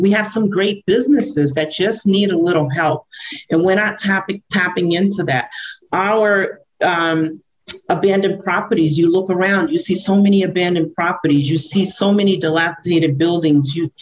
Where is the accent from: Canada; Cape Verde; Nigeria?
Cape Verde; I took a trip to Cape Verde, to my home country, and stayed there for 3 weeks.